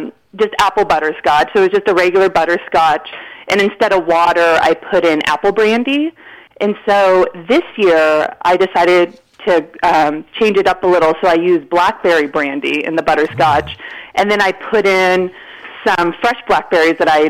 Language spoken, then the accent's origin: English; Healdsburg, California, United States; Well, when I was a kid, I grew up in Healdsburg, and my grandmother was in Oakland.